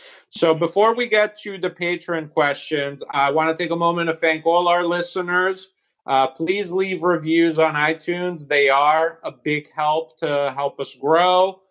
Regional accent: Italy; I was a goalkeeper growing up in Italy

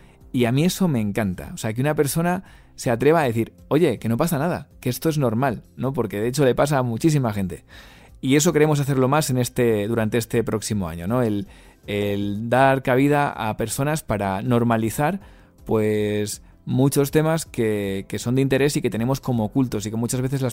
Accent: Spain; que me consta que muchos son en mi país, en España

